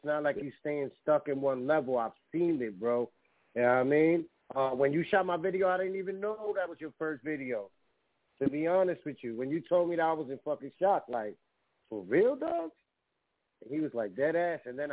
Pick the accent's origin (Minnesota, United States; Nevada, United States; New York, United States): New York, United States; New York City; You know, I'm from New York City.